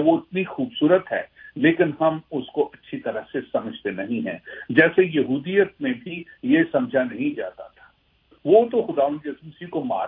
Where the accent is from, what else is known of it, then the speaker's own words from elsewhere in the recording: Pakistan; میں چونکہ پاکستان سے ہوں, میں وہیں پیدا ہوا وہیں رہا